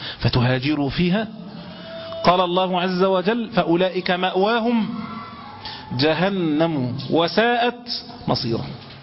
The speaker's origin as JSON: {"language": "Arabic", "country": "Egypt", "tie": "born there", "said": "انا ولدت هنا في مصر واعيش الان في مصر، فلست مهاجرا. انا اعيش في مصر بلد اسلامي وبلد اسلام ودار اسلام"}